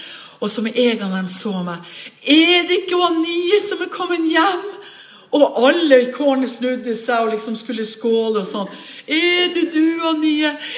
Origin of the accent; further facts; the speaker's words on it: Honningsvåg, Finnmark, Norway; jeg skulle preke i Honningsvåg, og jeg grudde meg veldig å komme hjem til hjemplassen min